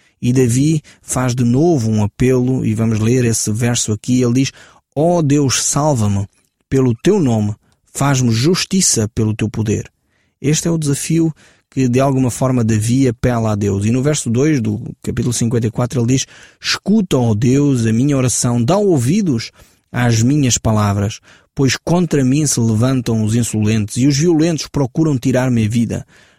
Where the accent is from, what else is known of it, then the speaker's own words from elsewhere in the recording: Portugal; E é triste para mim, como português, ter que voltar tão para trás para encontrar alguma coisa de interessante que aconteceu na nossa história